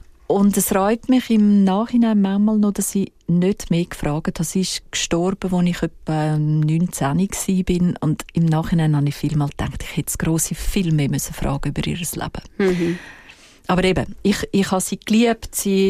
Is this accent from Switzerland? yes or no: yes; Glarus, Switzerland; Und in unserem Dorf, im Glarnerland, wo ich aufgewachsen bin